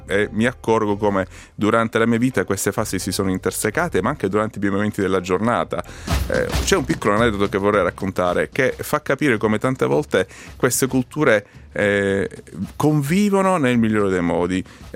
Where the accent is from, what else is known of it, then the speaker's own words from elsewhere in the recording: Palermo, Sicily, Italy; moved away as an adult; now in Switzerland; ho desiderato di diventare il sindaco della mia città natale, Palermo